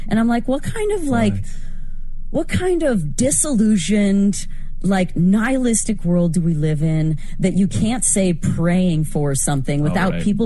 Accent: Roscoe, Illinois, United States; And I always remember that because I'm from Roscoe, Illinois.

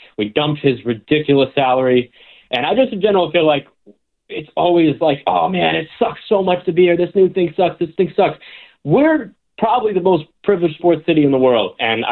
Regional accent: Linfield, United States; one of your previous callers was from Linfield, Matt. That's my hometown.

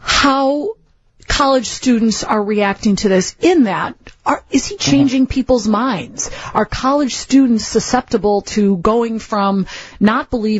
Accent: Berwyn, Illinois, United States; I was a girl growing up in Berwyn, and the Nazis announced that they were going to march in two places really close in time.

